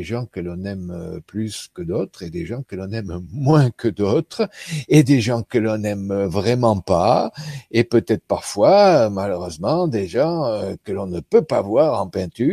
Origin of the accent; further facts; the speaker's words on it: France; born there; je suis européen parce que je suis né en France